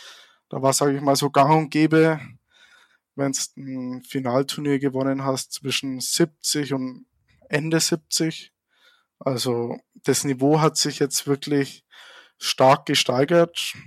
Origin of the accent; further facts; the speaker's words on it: Neumarkt in der Oberpfalz, Bavaria, Germany; Also ich komme aus Neumarkt in Oberpfalz.